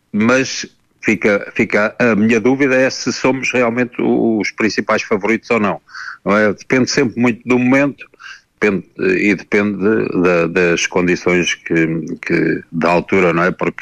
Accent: Portugal; Para nós foi fantástico, não é? Como portugueses

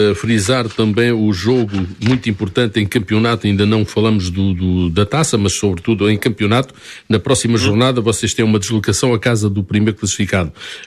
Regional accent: Portugal; now in France

